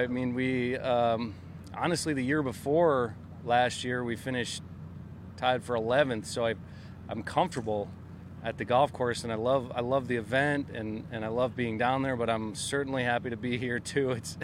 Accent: Michigan, United States; I think I was ready for it then, growing up in Michigan, playing

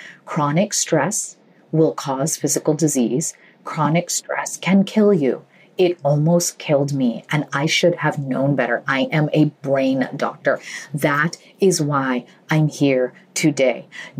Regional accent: Illinois, United States; English is a second language; English is my third language. And I grew up in the United States in a small town in Illinois in a public school system

